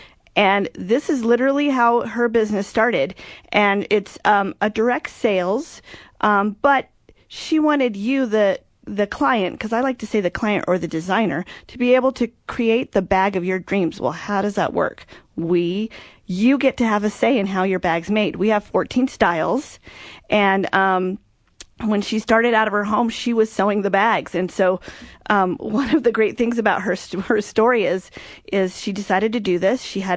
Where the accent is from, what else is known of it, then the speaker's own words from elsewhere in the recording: Los Alamos, New Mexico, United States; up in Los Alamos, New Mexico. So I'm a New Mexican. And my childhood friend, this is her company. And we grew up together in Los Alamos